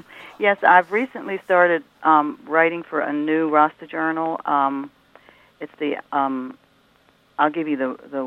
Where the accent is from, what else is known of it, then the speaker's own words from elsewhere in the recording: Baltimore, Maryland, United States; moved away as an adult; now in North Carolina, United States; Well, originally I'm from Baltimore, Maryland.